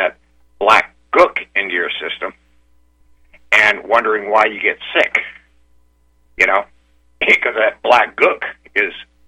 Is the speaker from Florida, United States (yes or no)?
yes; Florida, United States; born there; hey, I was born in Florida, and I know what good-tasting catfish is